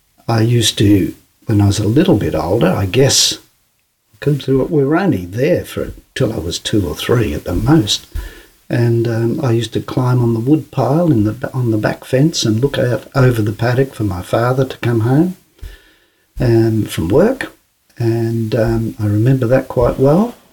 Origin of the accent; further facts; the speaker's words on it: Melbourne, Victoria, Australia; I'm a Melbourne boy, born and bred, and I've lived here all my life. I was born in Thornbury, next to Northcote, on the 23rd of February, 1942.